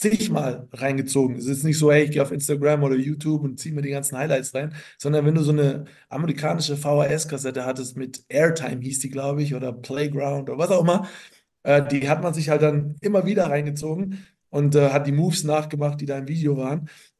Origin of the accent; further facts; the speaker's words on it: Rattelsdorf, Bavaria, Germany; Die gab es bei uns in Rattelsdorf.